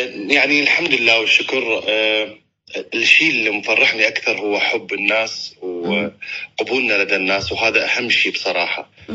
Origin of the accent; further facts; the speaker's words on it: Kut, Wasit, Iraq; also born or lived in Turkey; أقول لا أنا أصلا من الكوت يعني. فأكو ناس يعني يتصورون أنني من بغداد نتيجة لهجتي